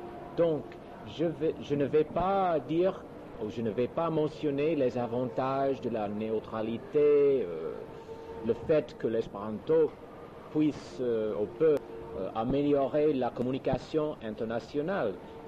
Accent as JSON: {"language": "French", "country": "United States", "second_language": "French", "said": "Je suis américain, donc j'aurai des problèmes, quelques problèmes pour bien parler le français."}